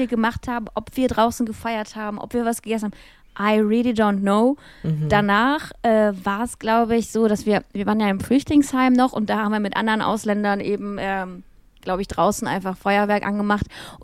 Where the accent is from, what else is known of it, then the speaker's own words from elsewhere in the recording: Russia; Ich bin ja in Russland aufgewachsen